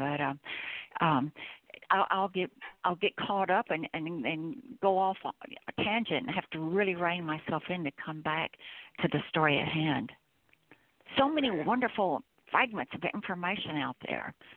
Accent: Deep South, United States; Well, Bennett, I'm from the Deep South.

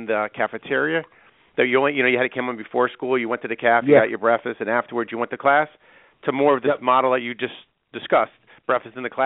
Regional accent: Hamden, Connecticut, United States; I'm a Connecticut guy. I grew up in Hamden, Connecticut, so it's only like 15 minutes from where I'm currently working in Meriden.

